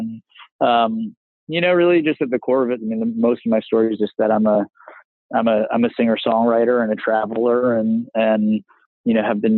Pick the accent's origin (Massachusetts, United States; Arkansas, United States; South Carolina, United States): Massachusetts, United States; born there; also born or lived in Midwest / California; I was born in Massachusetts and sort of made my way across the country from the East Coast to the Midwest and eventually to California around high school.